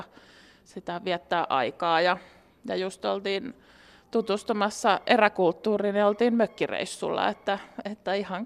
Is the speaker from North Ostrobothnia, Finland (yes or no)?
no; Lahti, Päijät-Häme, Finland; now in Helsinki, Finland; me ollaan Lahdesta suurin osa porukkasta kotoisin ja sitten tipotellen tultu Helsinkiin